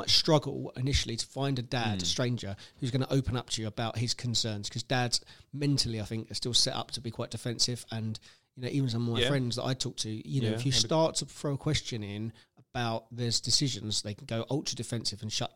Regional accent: London, United Kingdom; born there; accent: American; I was born in London, but I've got an American accent. How cool is that?

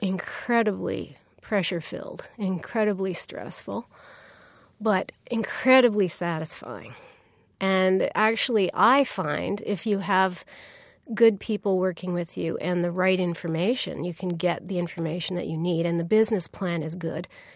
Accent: Canada; I'm Canadian

